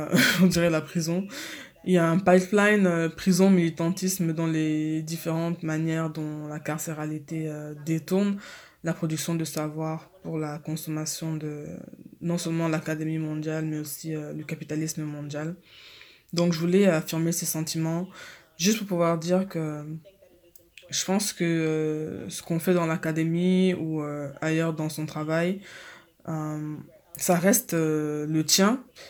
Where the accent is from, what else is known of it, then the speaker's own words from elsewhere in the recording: Bronx, New York, United States; Je suis du Bronx, des quartiers.